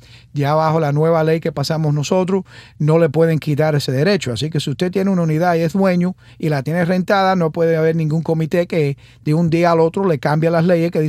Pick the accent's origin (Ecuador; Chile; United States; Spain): United States; Miami, Florida; born there; yo soy de padres cubanos, pero nacido en Miami.